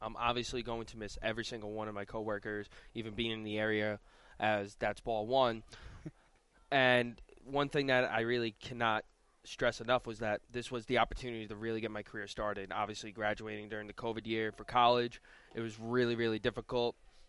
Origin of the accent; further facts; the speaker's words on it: New York, United States; right near where I grew up on Long Island, so not too far from me